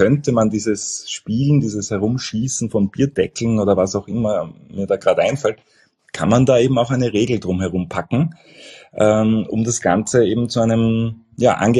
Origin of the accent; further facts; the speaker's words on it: Vienna, Austria; Ja, also ich bin ein Wiener